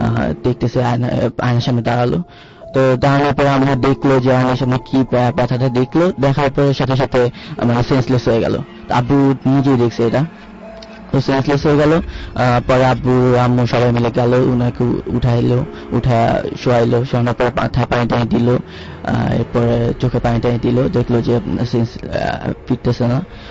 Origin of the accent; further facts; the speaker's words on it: Comilla, Chittagong Division, Bangladesh; কুমিল্লা থেকে আসছি।